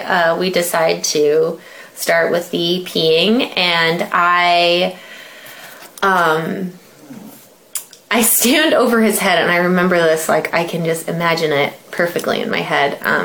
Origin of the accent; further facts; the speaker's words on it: Midwest, United States; moved away as an adult; So I'm originally from the Midwest, and I moved to the Bay Area when I was 19.